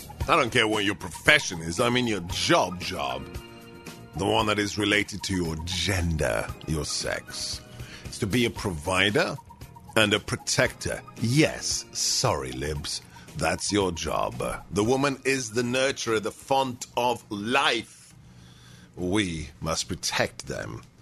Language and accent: English; United States; Because I was so incensed by the story, thinking, yeah, I'm an American, this is wrong.